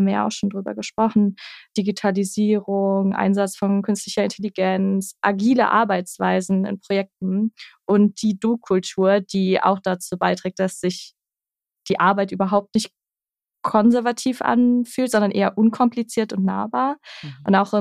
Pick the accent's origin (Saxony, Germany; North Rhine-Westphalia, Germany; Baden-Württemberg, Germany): North Rhine-Westphalia, Germany; Düsseldorf; now in Cologne, Germany; ich komme gar nicht aus Köln, sondern aus Düsseldorf. Und ich wohne hier zwar schon jetzt ein bisschen länger